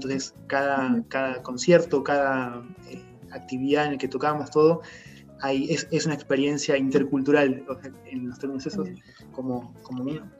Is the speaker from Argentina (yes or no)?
yes; Buenos Aires, Argentina; Están Juan y yo y Lautaro, que somos de Argentina, de Buenos Aires.